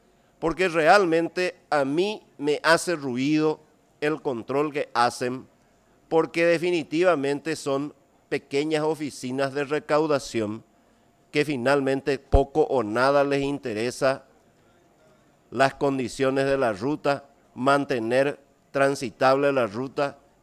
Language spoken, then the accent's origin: Spanish; Ñeembucú, Paraguay; me voy a reducir a mi patria chica para elevar nuevamente mi preocupación, la preocupación de los conciudadanos del departamento de Ñeembucú